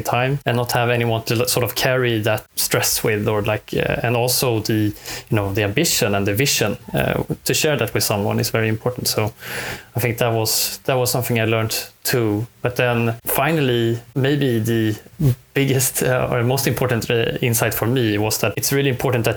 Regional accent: Stockholm County, Sweden; I am from the Stockholm archipelago, always been growing out in the I've grown up in the sea, in the archipelago

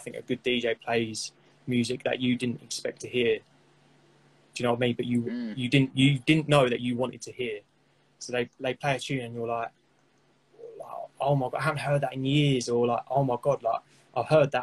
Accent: Chelmsford, East of England, United Kingdom; In Chelmsford, my hometown

